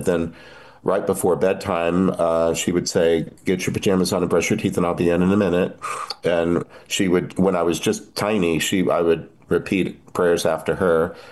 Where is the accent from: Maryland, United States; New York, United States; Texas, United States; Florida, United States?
Texas, United States; I grew up in Texas, much closer to Houston